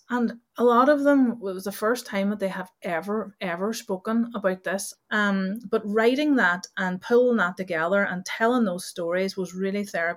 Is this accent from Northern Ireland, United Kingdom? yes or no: yes; Northern Ireland, United Kingdom; I was growing up in Northern Ireland and it wasn't a particularly nice place growing up